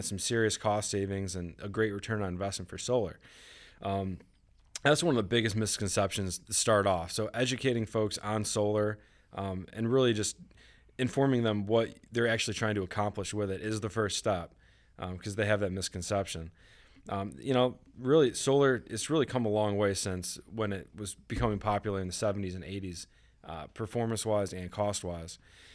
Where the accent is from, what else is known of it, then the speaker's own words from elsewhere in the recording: Buffalo, New York, United States; moved away as an adult; I'm from Buffalo, New York originally. Been down here about 5 years